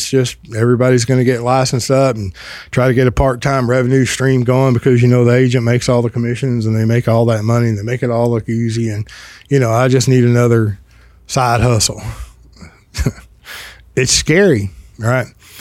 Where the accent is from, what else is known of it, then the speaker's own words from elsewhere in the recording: Texas, United States; I'm from Texas. We're full of hospitality.